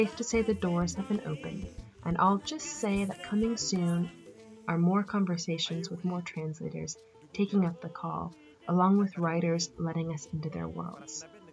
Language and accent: English; Austin, Texas, United States; touched on things I too had experienced growing up in Austin, Texas.